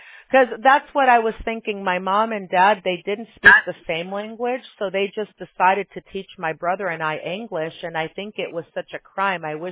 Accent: Chicago, Illinois, United States; now in Fountain Valley, United States; I'm in California. You're not too. I grew up in Chicago.

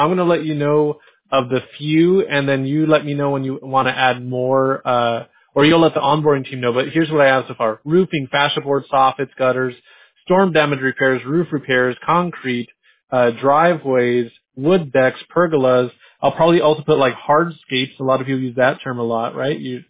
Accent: California, United States; it might help that we're from California and have, you know, American-sounding voices.

